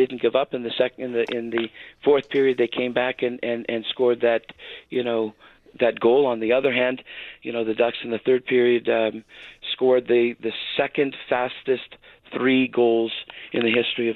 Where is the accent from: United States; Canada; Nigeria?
Canada; I grew up in Canada and have been a hockey fan for years.